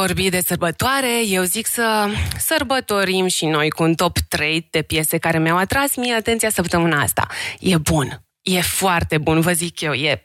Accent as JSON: {"language": "Romanian", "region": "Transylvania", "country": "Romania", "said": "Ei bine, eu sunt din Transilvania"}